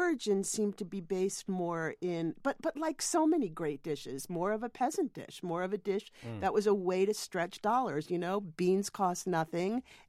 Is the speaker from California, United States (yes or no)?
no; Maine, United States; I soaked black beans that were grown in Maine, in my hometown actually, overnight